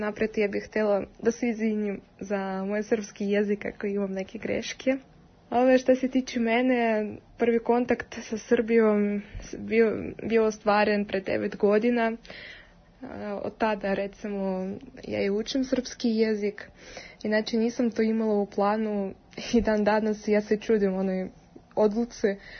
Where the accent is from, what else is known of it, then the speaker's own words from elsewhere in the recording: Moscow, Russia; Serbian is a second language; znači ja sam iz Moskve